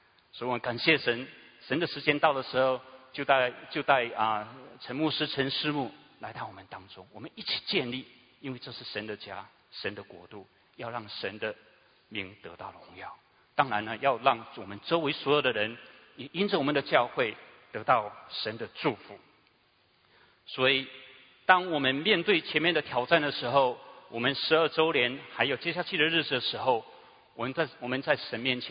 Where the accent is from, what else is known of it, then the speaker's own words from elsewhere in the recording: China; 所以我们中国人很孝敬父母亲啊